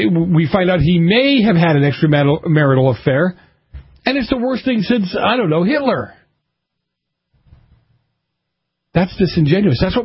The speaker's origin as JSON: {"language": "English", "region": "Massachusetts", "country": "United States", "tie": "born or raised there", "said": "And then my home state, okay, I hate this, my home state of Massachusetts, it still won't hear anybody."}